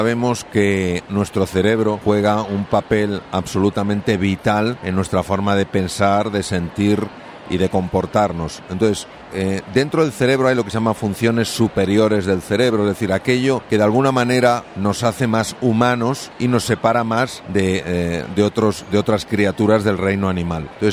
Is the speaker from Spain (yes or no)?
yes; Spain; Bueno, soy español.